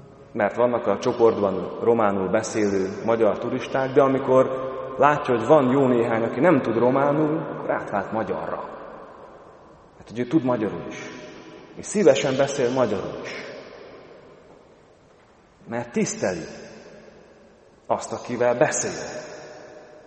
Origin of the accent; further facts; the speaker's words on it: Zakarpattia Oblast, Ukraine; én mivel kárpátaljai származású vagyok, ismerem kárpátaljai viszonyokat.